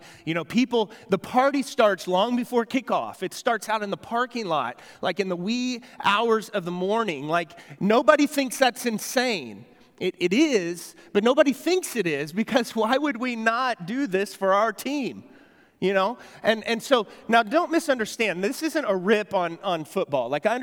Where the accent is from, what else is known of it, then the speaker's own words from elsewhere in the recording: United States; as an American, I don't quite understand what's going on